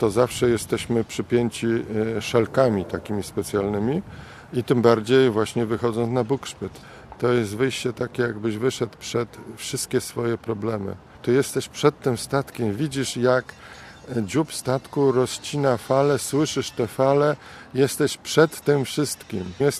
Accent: Poznań, Greater Poland Voivodeship, Poland; tak jak do tej pory tylko ja byłem poznaniakiem na pokładzie

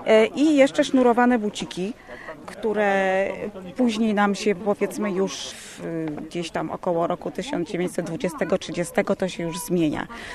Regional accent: Kórnik, Greater Poland Voivodeship, Poland; Ja jestem z Kurnika.

